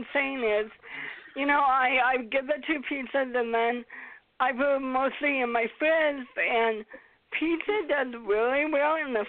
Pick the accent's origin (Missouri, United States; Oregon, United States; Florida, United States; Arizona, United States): Oregon, United States; also born or lived in Mercer Island; now in Redmond, United States; But growing up in Oregon, I grew up in Aurora, Hillsboro, Beaverton area.